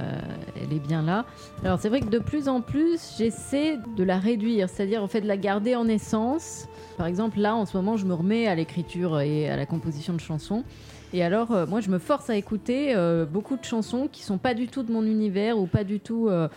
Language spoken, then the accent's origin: French; Bordeaux, Nouvelle-Aquitaine, France; Moi, je viens de Bordeaux